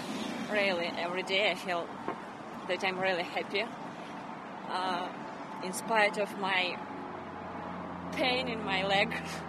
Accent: Belarus; No, I'm from Belarus, actually, yeah.

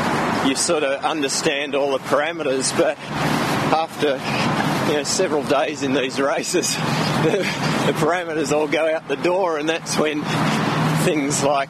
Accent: Canberra, Australian Capital Territory, Australia; I'm from Canberra in Australia.

